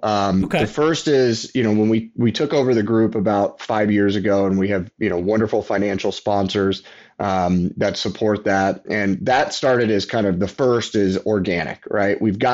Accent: Texas, United States; I'm from Texas.

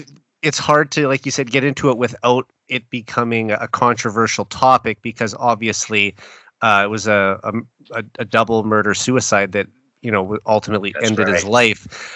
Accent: Saskatoon, Saskatchewan, Canada; close to my hometown in Saskatoon, only 5 hours away.

